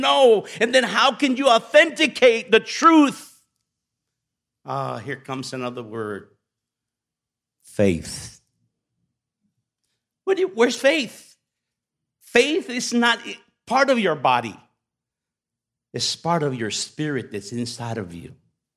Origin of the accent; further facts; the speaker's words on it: Los Angeles, California, United States; But I was not from Orange County. I'm from the hood. I'm from East Los Angeles. So I would come here from East Los Angeles